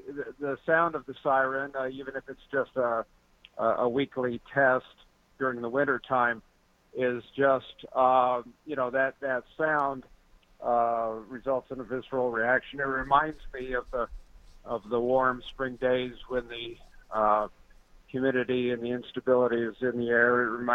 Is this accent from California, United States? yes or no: no; Kansas, United States; I grew up in Kansas, and so the weather was always just something that was a part of my springtime experience here.